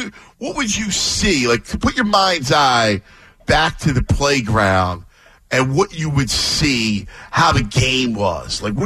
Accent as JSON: {"language": "English", "town": "Philadelphia", "region": "Pennsylvania", "country": "United States", "tie": "born or raised there", "said": "Like, I grew up in Philly, you know, when you play ball, most playgrounds didn't have nets."}